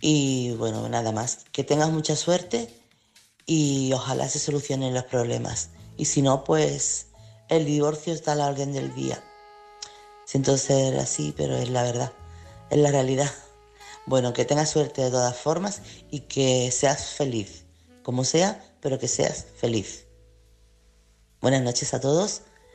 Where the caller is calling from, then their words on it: Chiclana de la Frontera, Andalusia, Spain; corresponsal de Chiclana.